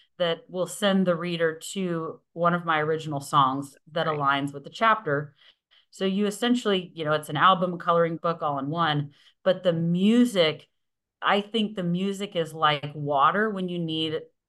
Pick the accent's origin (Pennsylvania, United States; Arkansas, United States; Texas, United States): Texas, United States; Midland; also born or lived in Austin; we moved from Midland, Texas, which is a West Texas town, to Austin, the middle of my junior year in high school.